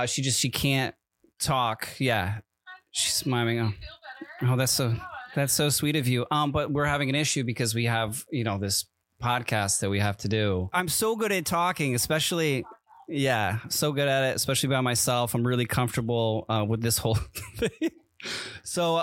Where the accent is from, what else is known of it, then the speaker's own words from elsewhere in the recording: East Coast, United States; No, I mean, I grew up on the East Coast and I remember it being a thing.